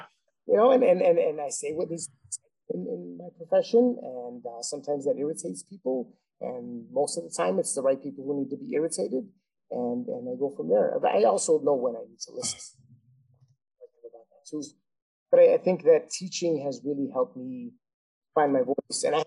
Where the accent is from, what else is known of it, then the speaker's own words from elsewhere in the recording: Chicago, Illinois, United States; I live a little more south and a little more west now, but I still say I'm from Little Village in 26th Street.